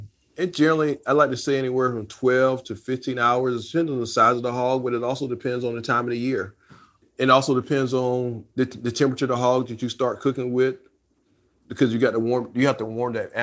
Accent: South Carolina, United States; Rodney grew up in Williamsburg County. I grew up in Clarendon County. We're two very strong whole hog barbecue cooking counties.

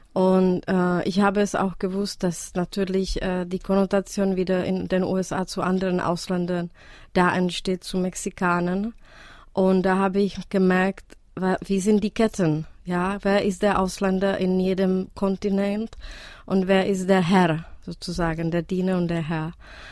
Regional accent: Czechia; German is a second language; weil erstmal war ich als Tschechin nicht begriffen in Tschechien, warum ich auf Deutsch schreibe.

